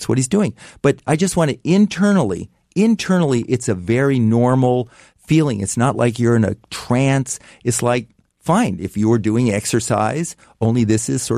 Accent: California, United States; when I was a kid and I grew up in Marin County, and like in the 1950s, 60s, you could run forever.

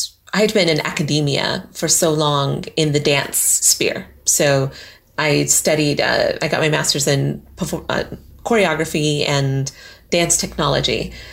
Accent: Colorado, United States; That was beautiful. Like going skiing, and we did a lot of stuff in the mountains because I was in Girl Scouts.

